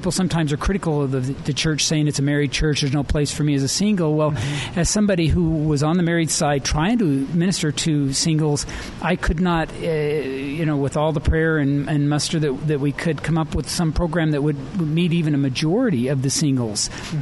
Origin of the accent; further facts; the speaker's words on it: Logan, Utah, United States; I grew up in Logan. I've been a lifelong member of the church, served a mission.